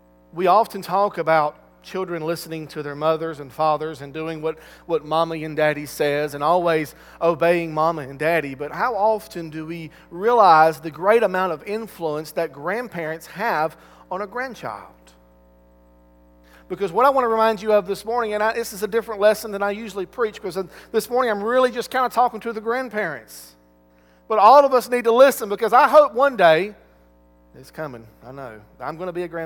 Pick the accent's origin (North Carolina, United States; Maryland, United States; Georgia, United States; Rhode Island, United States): Georgia, United States; Valdosta; Many of you also know that I'm from Valdosta, me and my wife both, born and raised in Valdosta.